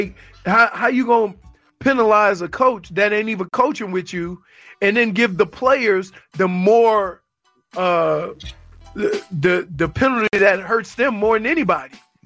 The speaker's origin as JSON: {"language": "English", "country": "United States", "said": "I'm American. I will be rooting for Team USA."}